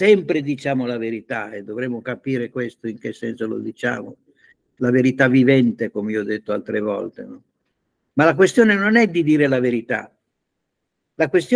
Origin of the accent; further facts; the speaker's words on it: Bologna, Emilia-Romagna, Italy; born there; io sono nato a Bologna